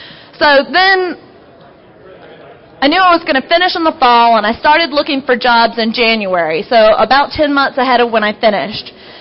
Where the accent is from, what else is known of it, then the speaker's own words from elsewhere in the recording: Raleigh, North Carolina, United States; So I ended up moving back to my hometown, to Raleigh, North Carolina, where I did my PhD research at North Carolina State University